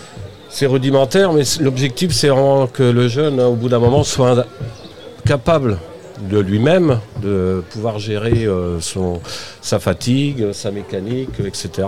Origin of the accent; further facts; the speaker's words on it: Saint-Pierre-sur-Orthe, Pays de la Loire, France; je suis originaire de Saint-Pierre-sur-Orthe, où il y a pas mal de chemins pédestres.